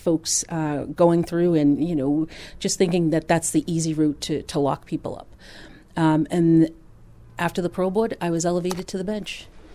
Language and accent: English; Lynn, Massachusetts, United States; I was born and raised here in Lynn, the youngest of six kids, raised by a single mom.